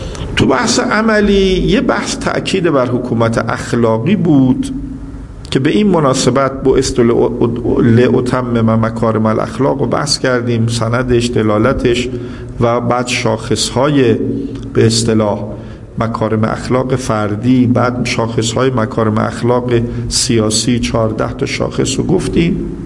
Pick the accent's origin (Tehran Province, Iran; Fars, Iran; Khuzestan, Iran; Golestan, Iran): Tehran Province, Iran; Tehran; خب ما تهرانی هستیم دیگه، دائم رفت آمد داشتیم اون موقع، الان کمه.